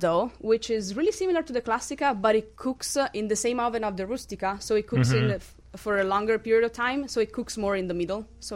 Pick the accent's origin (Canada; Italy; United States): Italy; Como, Lombardy; English is a second language; I'm actually from Lake Como. In the north of Italy.